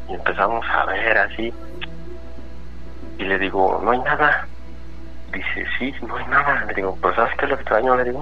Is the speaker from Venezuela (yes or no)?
no; Izúcar de Matamoros, Puebla, Mexico; now in New York, United States; Bueno, yo soy de Izúcar de Matamoros, Puebla.